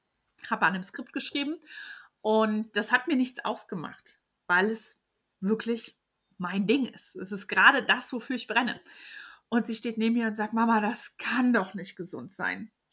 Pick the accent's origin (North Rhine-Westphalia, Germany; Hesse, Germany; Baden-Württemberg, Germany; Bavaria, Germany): North Rhine-Westphalia, Germany; Mönchengladbach; Na klar, ich bin auch aus Mönchengladbach. Ich bin im Moment 41.